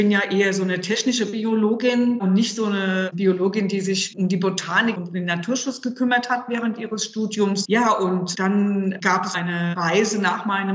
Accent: Limburg an der Lahn, Hesse, Germany; born there; geboren in Limburg an der Lahn, 1956, also gerade 65 Jahre geworden.

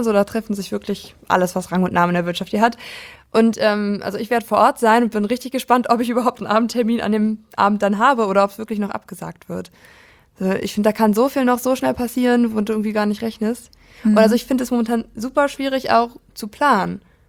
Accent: Brandenburg, Germany; ich komme ja aus dem Landkreis Prignitz in Brandenburg.

